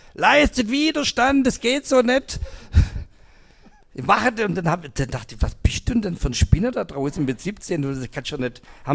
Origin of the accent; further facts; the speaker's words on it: Kornwestheim, Baden-Württemberg, Germany; ich bin in Kornwestheim aufgewachsen